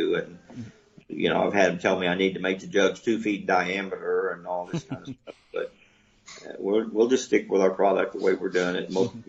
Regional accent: Oklahoma, United States; But yeah, we deep fat fry everything. I'm from Oklahoma, and I thought that was the way you ate everything.

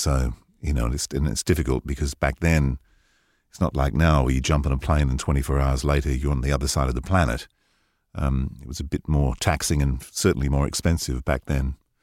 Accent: East of England, United Kingdom; moved away; But I grew up in Hertfordshire, born in the late 50s, two older brothers, so I was exposed to a lot of music through the 60s.

